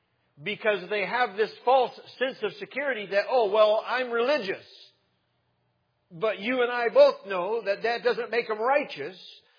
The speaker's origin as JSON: {"language": "English", "town": "El Paso", "region": "Texas", "country": "United States", "tie": "born or raised there", "said": "growing up in El Paso, Texas, the majority of my friends were Mexicans."}